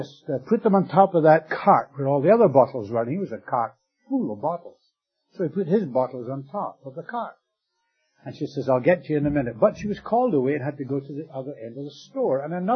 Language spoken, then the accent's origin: English; Scotland, United Kingdom; being a Scot